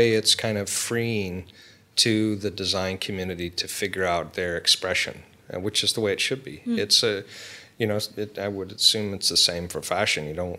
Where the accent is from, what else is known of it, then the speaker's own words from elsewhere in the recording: Canada; I'm Canadian, and I had both my grandmother, but several of my mother's sisters